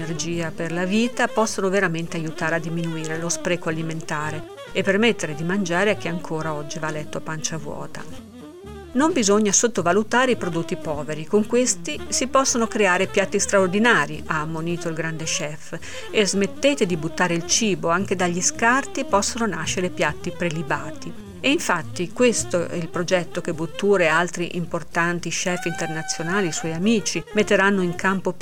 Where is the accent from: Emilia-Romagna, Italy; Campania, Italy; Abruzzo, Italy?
Emilia-Romagna, Italy; Modena; posso dirvi da modenese